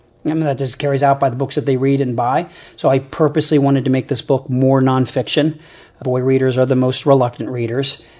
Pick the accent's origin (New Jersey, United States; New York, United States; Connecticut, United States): New Jersey, United States; I'm from Jersey originally.